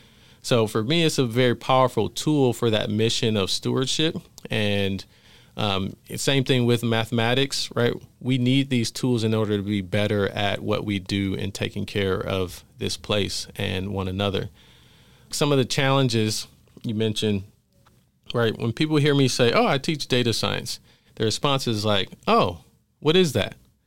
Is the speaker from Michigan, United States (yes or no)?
no; Los Angeles, California, United States; the community needed to remind me of my home growing up in South Central LA, Inglewood, Watts. Those were kind of the communities that I was used to growing up. And then later we moved to the Inland Empire